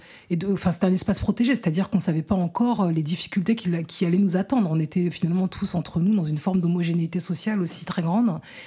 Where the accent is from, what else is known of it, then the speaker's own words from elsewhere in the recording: France; born there; moi, je suis née en France sous le régime du droit du sol.